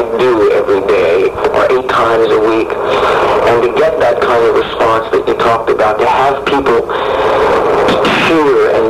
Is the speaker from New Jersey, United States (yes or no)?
yes; West Orange, New Jersey, United States; I was brought up in New Jersey, about 40 minutes from Manhattan, in a small town called West Orange, with my mother and my grandparents